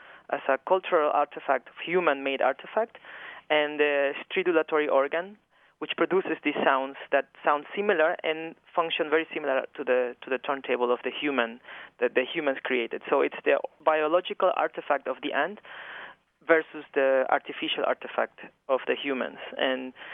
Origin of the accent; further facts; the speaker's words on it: Ecuador; I'm from Ecuador